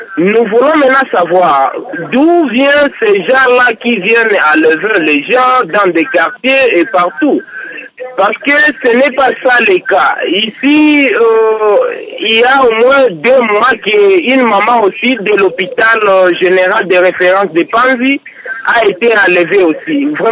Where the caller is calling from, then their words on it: Bukavu, South Kivu, DR Congo; ici chez nous, à Bukavu, il y a un jeu comme ça